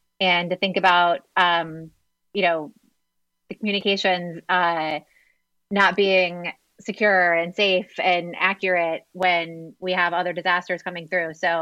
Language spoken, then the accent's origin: English; Florida, United States; I remembered back to being a kid growing up in Florida, and in elementary school during hurricane season.